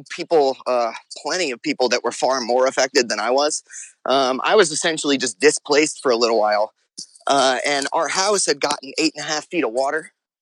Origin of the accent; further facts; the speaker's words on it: New Orleans, Louisiana, United States; Oh, no, born and raised. I haven't really lived anywhere else.